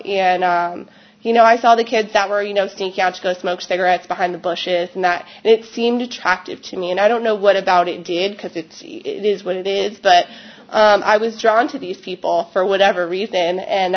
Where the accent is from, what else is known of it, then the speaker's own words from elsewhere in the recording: Baltimore, Maryland, United States; I grew up right outside of Baltimore, Maryland, in a great upbringing